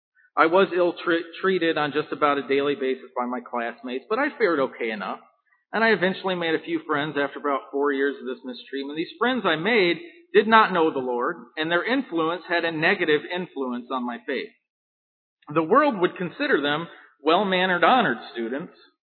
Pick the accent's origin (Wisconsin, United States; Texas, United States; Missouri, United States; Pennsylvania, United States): Texas, United States; Houston; born there; I'm 30 years old. I was born in Houston, Texas in 1984. I lived there for a couple years and moved twice within the next 7 years.